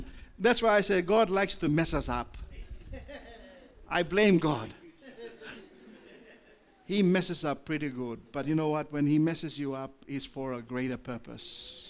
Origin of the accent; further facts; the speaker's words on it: Papua New Guinea; English is a second language; That's why I love my country of more than 850 nationalities. 850 different languages. So I can speak my mother tongue, I can speak English, I can speak French